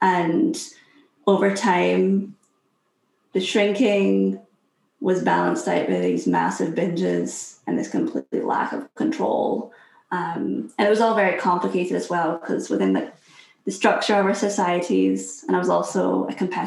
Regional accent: Scotland, United Kingdom; I'm from Scotland. I grew up in Scotland

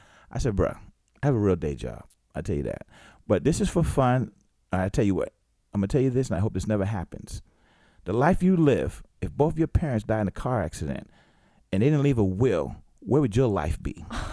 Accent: Boston, Massachusetts, United States; also born or lived in Birmingham, Alabama; I was raised in Boston.

